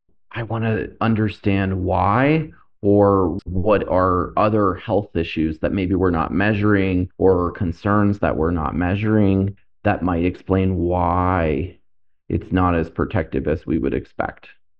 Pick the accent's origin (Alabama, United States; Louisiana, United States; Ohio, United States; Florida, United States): Florida, United States; We were just talking before we started the podcast about me also being from Florida. And so I grew up in South Florida.